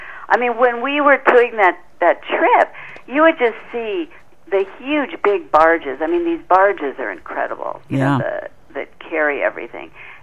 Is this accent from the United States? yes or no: yes; Chicago, Illinois, United States; I mean, I grew up in Chicago, but I've lived sort of near that whole Midwest area.